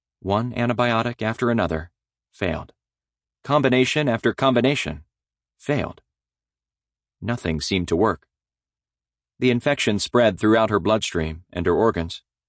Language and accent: English; Pakistan; Karachi, the largest city in my home country of Pakistan